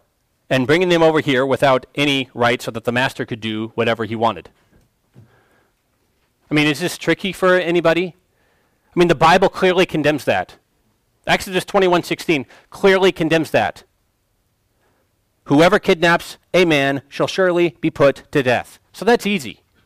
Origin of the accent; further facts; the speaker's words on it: United States; And that's hard, because we're American, right? We can do the things that we want to do, right? We're business-minded, right? We're independent.